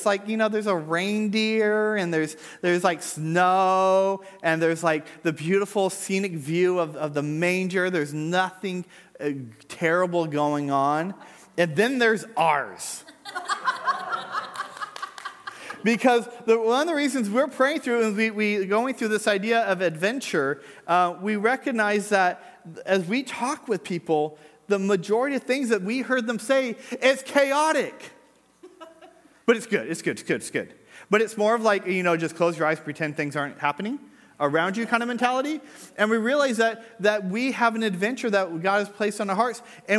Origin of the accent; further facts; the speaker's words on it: Downey, California, United States; All right, I grew up in Downey. I had to walk through that place every day to get home from school.